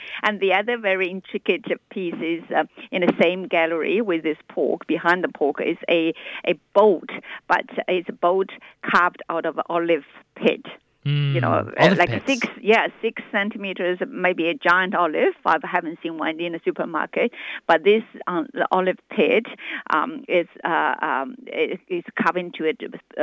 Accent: China; now in Australia; I think growing up in China, and all the Chinese should come to see, because these are the works like Chinese people read in the textbooks

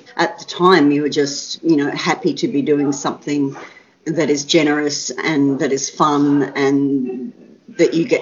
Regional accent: Caloundra, Queensland, Australia; I grew up in Caloundra on the Sunshine Coast, so I actually wasn't aware of much of that stuff for quite a long time.

